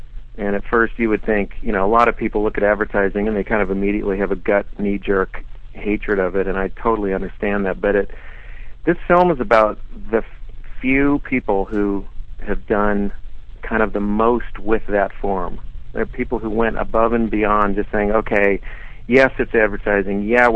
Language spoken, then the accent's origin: English; Madison, Wisconsin, United States; also born or lived in Denver; I was born in Denver, Colorado. Grew up there for a few years. Actually, I consider my hometown Madison, Wisconsin.